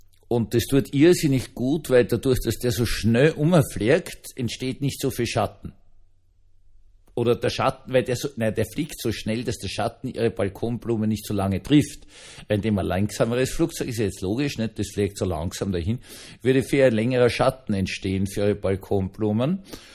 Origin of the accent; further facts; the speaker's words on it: Austria; Wir sind auf jeden Fall als Österreicher Ihnen unfassbar dankbar dafür